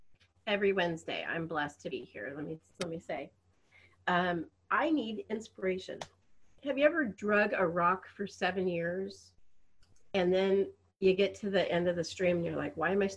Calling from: Henderson, Nevada, United States; From Henderson, Nevada.

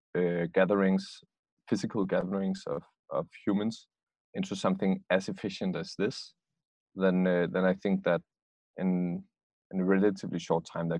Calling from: Copenhagen, Capital Region, Denmark; I am calling directly from BloxHub, which is a sustainability and innovation, urban innovation hub in the heart of Copenhagen.

